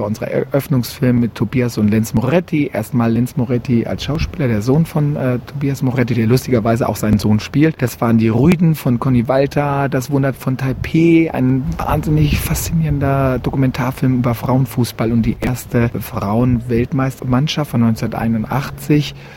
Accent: Pattensen, Lower Saxony, Germany; bin ich größtenteils in Pattensen bei Hannover aufgewachsen und bin dort zur Schule gegangen

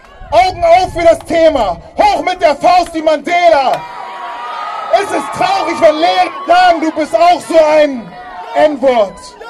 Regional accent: Hanover, Lower Saxony, Germany; Ich bin in Hannover-Linden aufgewachsen.

